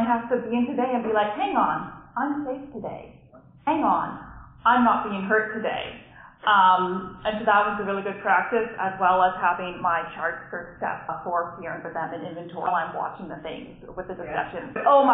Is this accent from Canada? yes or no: yes; Canada; Now remember, I'm Canadian, so whatever's going on in the next 2 weeks and 4 years